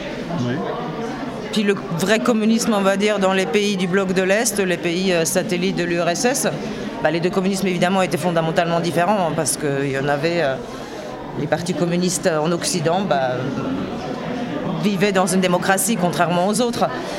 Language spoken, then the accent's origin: French; Austria; j'ai grandi en Autriche, je suis d'origine polonaise